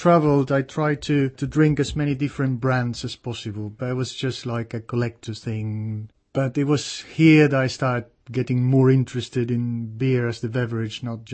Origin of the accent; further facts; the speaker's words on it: Buenos Aires, Argentina; moved away as an adult; now in Prague, Czech Republic; Well, I'm from Buenos Aires, Argentina, and it was chance that brought me.